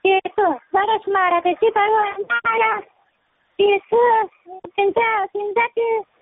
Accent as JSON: {"language": "Pashto", "region": "Ghazni", "country": "Afghanistan", "said": "زه د غزنی ولایت یم."}